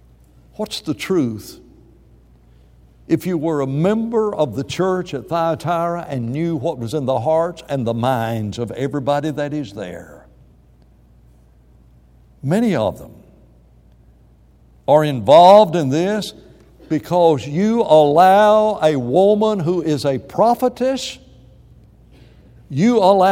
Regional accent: United States; As an American, I come up with all kinds of ideas.

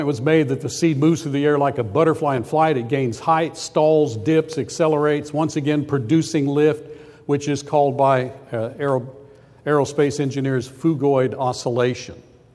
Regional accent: Phoenix, Arizona, United States; I grew up in Phoenix, Arizona.

